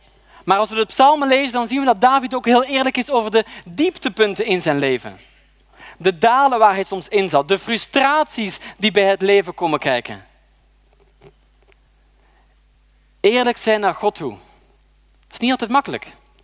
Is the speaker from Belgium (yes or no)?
yes; Belgium; Ik ben zelf opgegroeid in België, in de grote stad, met alles wat daarbij komt kijken, en daar hou ik ook van.